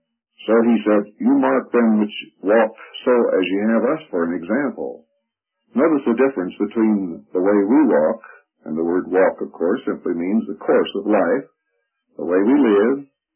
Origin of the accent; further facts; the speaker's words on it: Colorado Springs, Colorado, United States; from Colorado Springs.